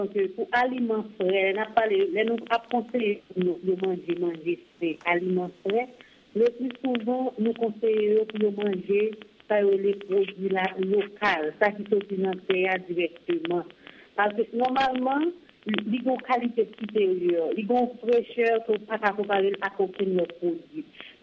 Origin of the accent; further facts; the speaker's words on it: Haiti; Et pour nous-mêmes, Haïtiens, nous venons ça de la Cognala, pour encourager l'économie locale, nous sommes vraiment obligés de manger naturel. Dès que nous sommes en Haïti